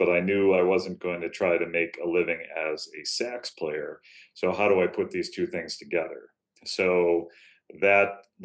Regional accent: Amherst, New York, United States; I am. I was born and raised in Amherst, New York.

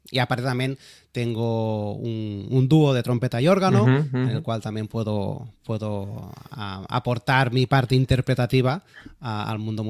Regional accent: Terrassa, Catalonia, Spain; born there; Yo nací en Tarrasa hace ya 39 años

